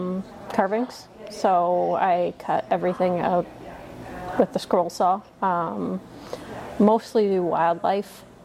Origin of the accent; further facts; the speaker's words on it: Red Deer, Alberta, Canada; I'm from Red Deer.